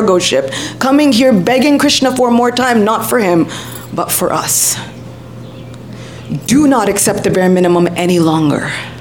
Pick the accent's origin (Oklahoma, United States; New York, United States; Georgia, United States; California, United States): New York, United States; New York City; I'm a New Yorker. Just going to preface this with I'm a New Yorker